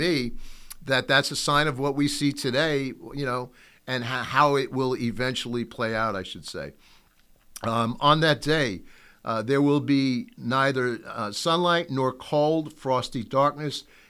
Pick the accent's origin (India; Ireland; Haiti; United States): United States; and I'm an American